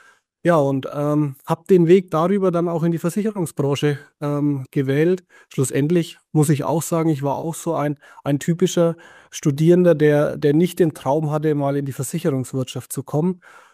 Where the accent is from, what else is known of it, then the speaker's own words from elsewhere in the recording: Nuremberg, Bavaria, Germany; born there; accent: Franconian; Wie man vielleicht auch ein Stück hört, ich habe ein rollendes R in meiner Sprache. Ich kriege das auch nicht weg. Der fränkische Dialekt, der bleibt. Ich bin in Nürnberg geboren